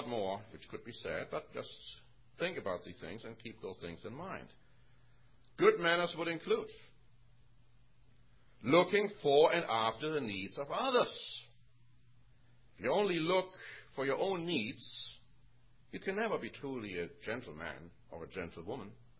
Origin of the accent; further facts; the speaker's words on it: Germany; now in United States; But when I grew up in Germany, we had, of course, public transportation a lot more.